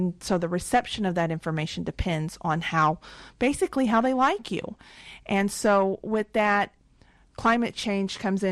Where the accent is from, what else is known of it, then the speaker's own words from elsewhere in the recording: Norman, Oklahoma, United States; I grew up in central Oklahoma. My family moved to Norman when I was very young from Oklahoma City, and I had actually gone through three tornadoes in South Oklahoma City when I was little.